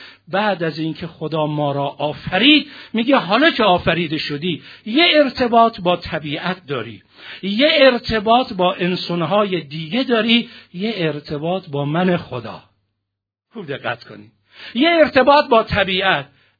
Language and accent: Persian; Tehran, Tehran Province, Iran; گفتم منم تهرانم، هیچ مشکلی نیست